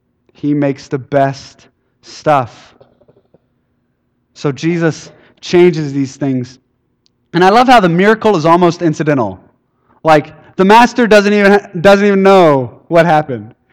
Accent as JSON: {"language": "English", "town": "Brazoria", "region": "Texas", "country": "United States", "said": "No, it's in Texas, and it's south of Houston, right before you get to Freeport."}